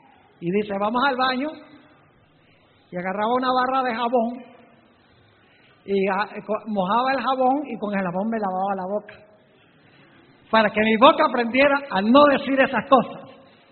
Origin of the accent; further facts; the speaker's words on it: Caracas, Capital District, Venezuela; yo crecí en Venezuela, en la ciudad de Caracas, estudié toda mi educación primaria.